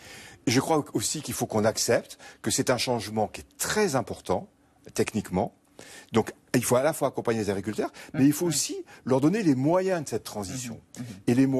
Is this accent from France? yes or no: yes; Bordeaux, Nouvelle-Aquitaine, France; je suis bordelais d'origine